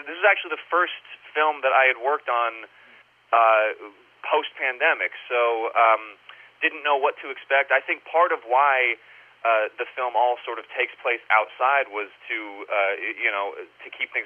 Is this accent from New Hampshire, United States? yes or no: no; Santa Clarita, California, United States; in my hometown, Santa Clarita, here in California.